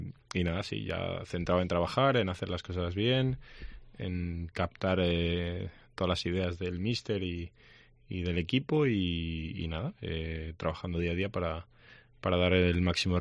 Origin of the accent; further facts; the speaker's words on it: Burgos, Castile and León, Spain; born there; yo soy nacido en Burgos. Lo que pasa que ya pues desde que era bien pequeño se puso mal